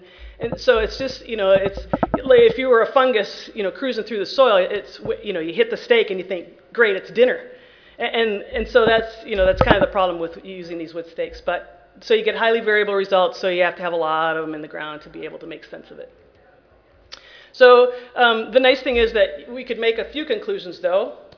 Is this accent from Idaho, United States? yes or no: yes; Idaho, United States; So I'm sure Mark mentioned that I was from Idaho. And they really are. I mean, potatoes are just huge in Idaho.